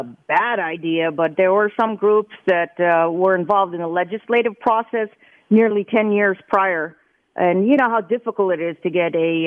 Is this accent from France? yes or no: no; New Jersey, United States; I'm a kid from New Jersey. I'm the Jersey girl judge.